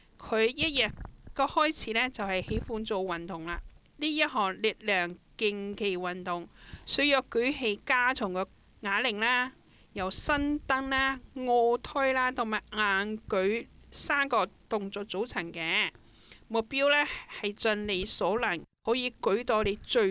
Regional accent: Hong Kong

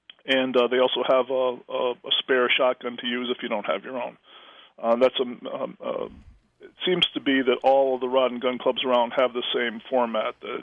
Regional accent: Canaan, United States; I grew up in Canaan, and I'd forgotten how big their territory is.

